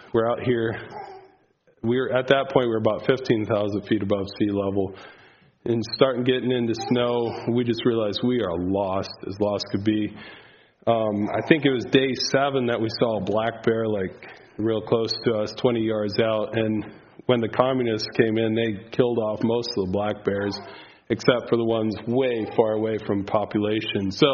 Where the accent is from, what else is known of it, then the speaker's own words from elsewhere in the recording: United States; I grew up in Holmes County.